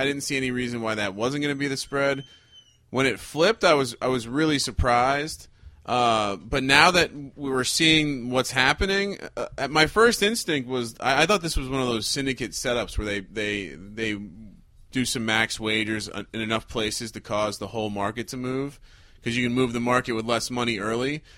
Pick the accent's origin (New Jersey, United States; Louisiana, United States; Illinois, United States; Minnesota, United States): New Jersey, United States; Well, Sean, I grew up in New Jersey.